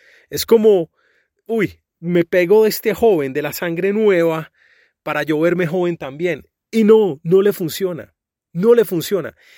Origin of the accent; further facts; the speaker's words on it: Colombia; yo como colombiano, uno como que quiere que le vaya bien